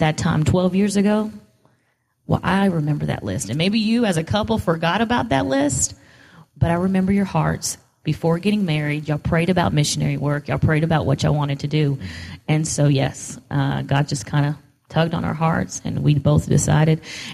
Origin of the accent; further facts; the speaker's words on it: Texas, United States; But no, I'm originally from Texas, fourth generation American. So Texas is my home.